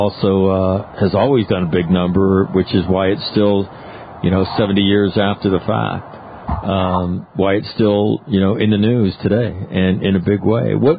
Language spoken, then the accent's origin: English; Ireland; as an Irishman with Irish ancestors